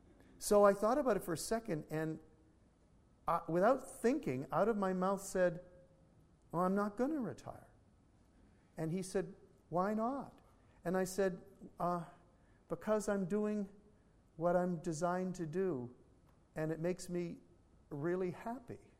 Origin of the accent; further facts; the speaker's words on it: Canada; I'm Canadian, and my friends were Canadian, and now they live in the U.S.